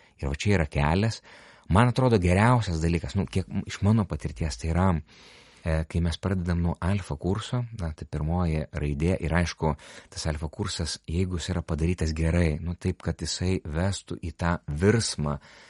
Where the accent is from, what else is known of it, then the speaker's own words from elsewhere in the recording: Vilnius, Vilnius County, Lithuania; nors esu vilnietis